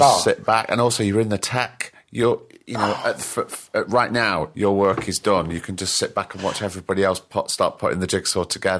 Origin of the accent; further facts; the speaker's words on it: Blackpool, North West England, United Kingdom; I'm from Blackpool